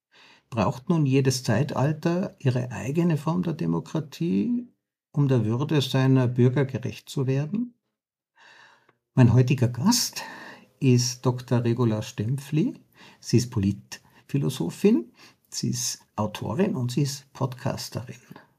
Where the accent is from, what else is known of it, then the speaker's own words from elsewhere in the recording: Tyrol, Austria; Ab dem späten 13. Jahrhundert ist in meiner Heimat Tirol die erste Festlanddemokratie entstanden.